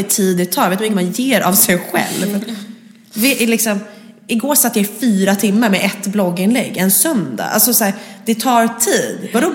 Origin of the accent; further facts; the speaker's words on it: Nacka, Stockholm County, Sweden; Jag är uppvuxen i Nacka med min mamma och pappa och min lillebror.